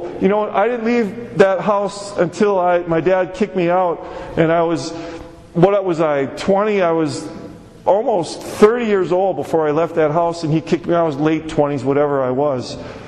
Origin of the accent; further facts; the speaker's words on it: Milwaukee, Wisconsin, United States; I grew up in Milwaukee, Wisconsin. And it was very interesting. 3703 South 48th Street, just the classic southwest side of the city of Milwaukee.